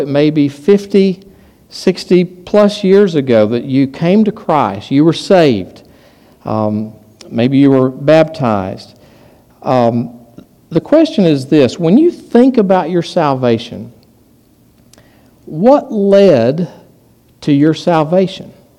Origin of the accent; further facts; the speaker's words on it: Somerset, Kentucky, United States; I'm from Somerset, and there's Lake Cumberland there.